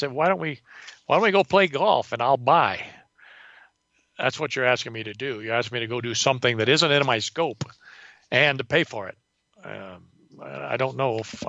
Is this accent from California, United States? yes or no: yes; California, United States; now in Las Vegas, United States; I was born and raised in California, currently living in Las Vegas